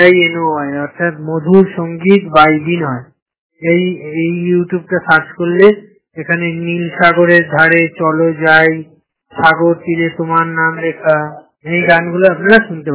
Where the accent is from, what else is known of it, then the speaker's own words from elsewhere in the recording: Sodepur, West Bengal, India; আমি আমার বাড়ি সোদপুর ইন্দ্রানগর ব্লক থ্রি